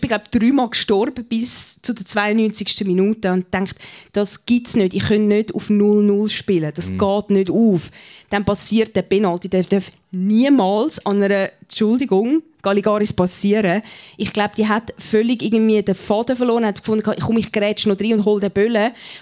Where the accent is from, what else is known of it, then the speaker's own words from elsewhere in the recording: Zurich, Switzerland; accent: Zurich German; Auch wenn wir in Schaffhausen sind, ich habe einen Zürcher Dialekt